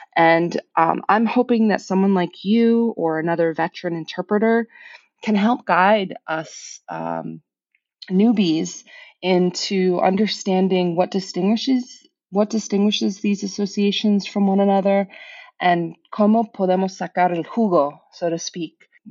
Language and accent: English; Bethlehem, Pennsylvania, United States; I'm from Bethlehem, Pennsylvania